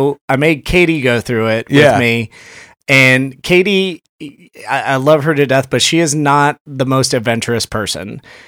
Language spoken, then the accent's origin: English; Texas, United States; I grew up in Texas, and it was like a big thing.